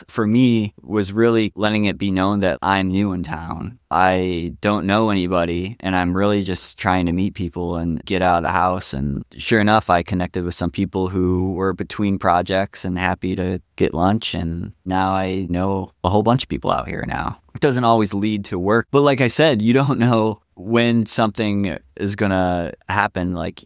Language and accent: English; Michigan, United States; moved away as an adult; now in New York City, United States; I grew up outside Detroit, and I don't think my career in sound would have went far staying in Detroit. I went to New York City.